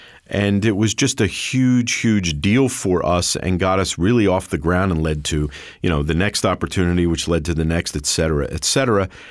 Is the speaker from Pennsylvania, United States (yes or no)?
yes; Philadelphia, Pennsylvania, United States; we have Philadelphia roots, Jim and I do. We were born and raised in the Philly area.